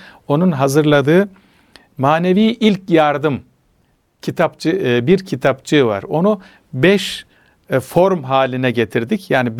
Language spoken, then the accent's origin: Turkish; Ordu, Turkey; Mesela ben Orduluyum.